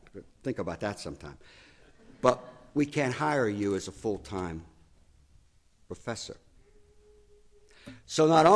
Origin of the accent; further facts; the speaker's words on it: Pittsburgh, Pennsylvania, United States; also born or lived in Massachusetts; I had been in Massachusetts for 12 years and felt the call of God to go back to my hometown, Pittsburgh, and to live there and to minister there.